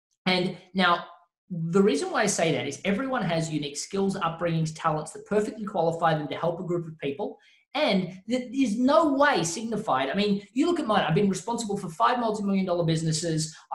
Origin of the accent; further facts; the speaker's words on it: Australia; moved away as an adult; now in United States; I was terrified moving from Australia to the US, and you guys kind of speak the same language.